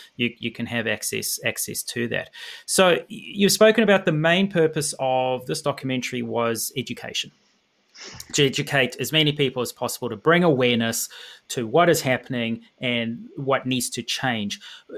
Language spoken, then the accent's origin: English; South Africa; I come from South Africa.